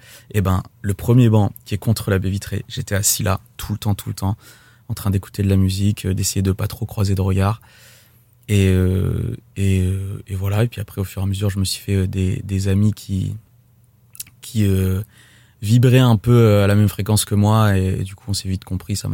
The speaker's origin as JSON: {"language": "French", "region": "French Guiana", "country": "France", "tie": "born there", "also_born_or_lived": "Nîmes / Île-de-France", "said": "Je suis né en Guyane. Après, je suis pas resté très longtemps"}